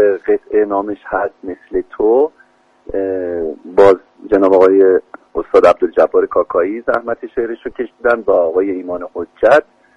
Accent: Iran; یه ادای دل خیلی کوچیک داشته باشم به وطنم، به کشورم ایران

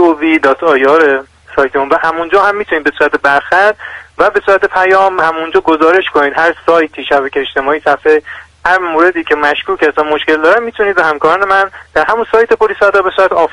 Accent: Babol, Mazandaran, Iran; now in Paris, France; من بچه شمالم. من در اصالتا مازندرانی هستم.

